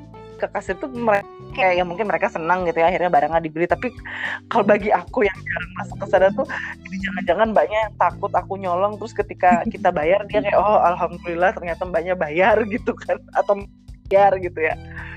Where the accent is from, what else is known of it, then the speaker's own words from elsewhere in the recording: Banjarmasin, South Kalimantan, Indonesia; Selayaknya kita dari Banjarmasin